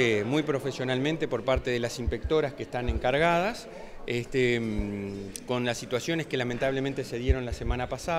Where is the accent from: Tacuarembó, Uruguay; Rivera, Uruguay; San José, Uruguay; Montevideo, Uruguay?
Tacuarembó, Uruguay; Lo que a mí me enseñaron de chiquito en Tacuarembó, me lo enseñó mi familia